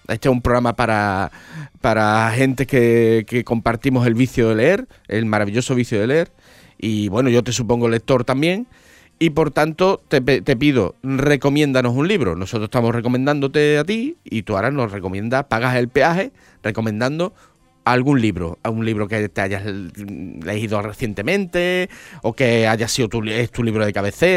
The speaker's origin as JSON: {"language": "Spanish", "town": "Cádiz", "region": "Andalusia", "country": "Spain", "said": "porque además yo soy de Cádiz y hay cosas que..."}